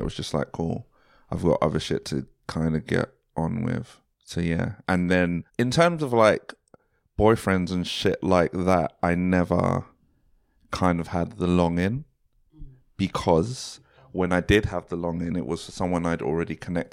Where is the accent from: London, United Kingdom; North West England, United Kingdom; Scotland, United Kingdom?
London, United Kingdom; Croydon; I'm from Croydon